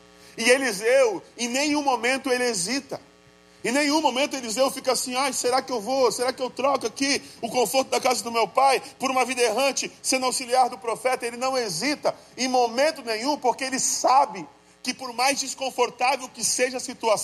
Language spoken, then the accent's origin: Portuguese; Ariquemes, Rondônia, Brazil; voltar para a minha cidade natal, interior de Rondônia. Lugar que vocês acham que só tem bicho, onça, né? O pessoal acha que só tem onça lá. Aí passa no Jornal Nacional que tinha uma onça passeando no meio da cidade lá, da minha cidade, de Ariquemes lá.